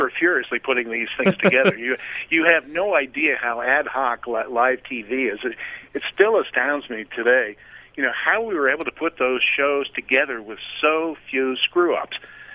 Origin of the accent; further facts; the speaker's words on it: Floral Park, New York, United States; also born or lived in Brooklyn; Well, I was born in Brooklyn, but we moved out to Long Island, which is not that big a jump, but Nassau County, a little town called Floral Park.